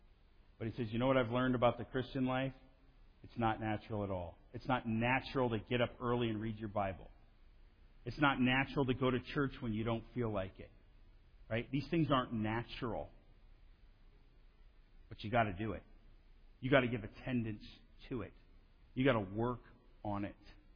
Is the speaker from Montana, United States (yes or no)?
yes; Missoula, Montana, United States; And I grew up in Missoula, Montana.